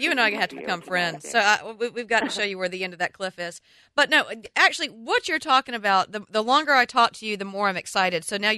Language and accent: English; Atlanta, Georgia, United States; I'm from Atlanta originally.